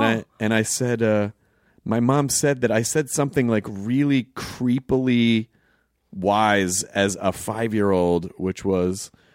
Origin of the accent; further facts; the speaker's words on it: Memphis, Tennessee, United States; also born or lived in Kentucky / Florida / Arkansas / Denver; where are you from? I go, Memphis, because it's just easier than, I was born in Kentucky, I lived in Southern Florida, Central Florida, Arkansas, Denver, Memphis.